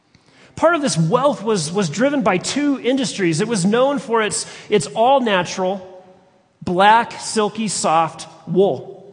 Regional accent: Dallas, Texas, United States; born there; also born or lived in Colorado; I'm not technically a native of Colorado, just to clarify that. I was born in Dallas. But I've lived most of my life in Colorado.

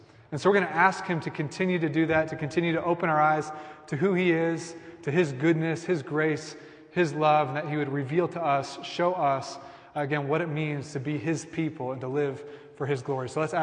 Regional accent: Kansas, United States; But because we're from Kansas, we kind of like, you know, humor you and try not to be mean because we try to be nice people in Kansas.

